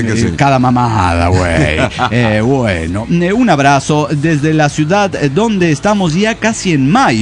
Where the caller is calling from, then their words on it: Dallas, Texas, United States; de Dallas, Texas.